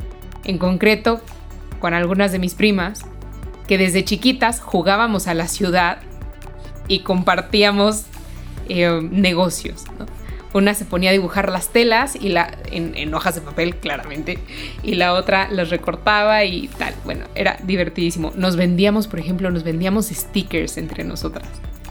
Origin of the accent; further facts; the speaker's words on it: Mexico; soy mexicana, tengo 32 años